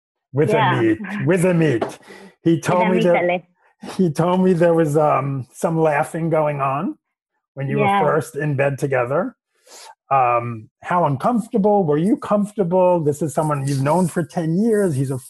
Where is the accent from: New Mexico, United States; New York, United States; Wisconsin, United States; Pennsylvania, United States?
New York, United States; even like I said, I'm from New York